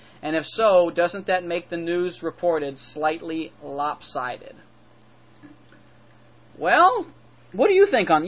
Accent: the South, United States; I hope I'm pronouncing, I'm from the South, I hope that's coming across right.

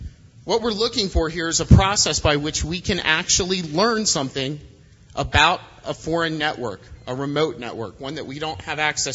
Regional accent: Columbus, Ohio, United States; I'm from Columbus, Ohio

